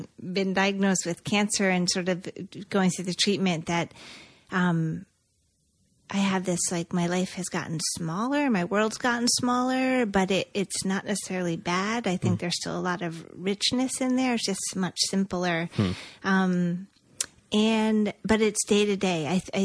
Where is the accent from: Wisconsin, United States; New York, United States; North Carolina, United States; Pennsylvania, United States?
Pennsylvania, United States; Levittown; So I was born in Levittown, Pennsylvania. So I grew up in it was the second Levittown.